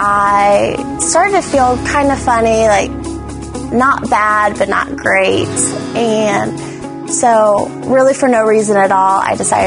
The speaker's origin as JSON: {"language": "English", "town": "Tulsa", "region": "Oklahoma", "country": "United States", "said": "I'm from Tulsa, Oklahoma."}